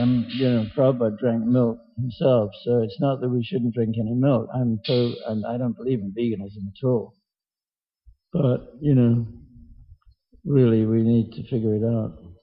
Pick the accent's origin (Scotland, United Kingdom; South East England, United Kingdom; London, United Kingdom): London, United Kingdom; I'm from London, I've lived in a city most of my life.